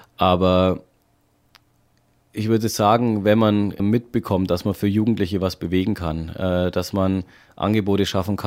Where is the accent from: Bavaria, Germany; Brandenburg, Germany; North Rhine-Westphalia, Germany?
Bavaria, Germany; Speichersdorf; Habe auch meine Frau hier in Oberfranken ganz nah in meinem Heimatgemeinde Speichersdorf gefunden. Und ja, wir sind glücklich hier